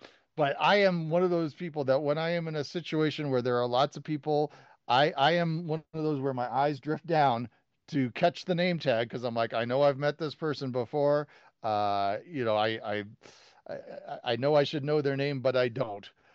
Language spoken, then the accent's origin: English; Chicago, Illinois, United States; And I'm from Chicago originally. And so, of course, I know Bozo.